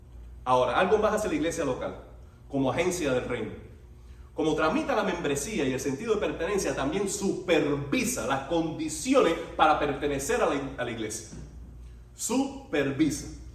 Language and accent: Spanish; Cuba; born there; Nací en Cuba, mi nacionalidad es cubana en primera instancia, y por adopción yo tengo una americana.